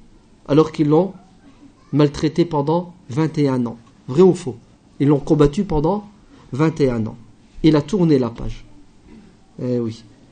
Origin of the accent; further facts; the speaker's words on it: France; En tant que Français, je la condamne. En tant que Français, pas en tant